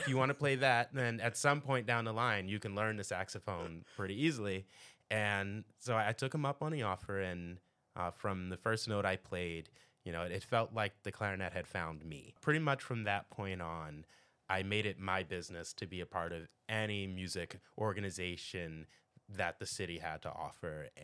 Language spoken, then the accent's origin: English; Philadelphia, Pennsylvania, United States; I grew up here in Philly. I consider myself privileged having done so, growing up in the Alleyne section of the city.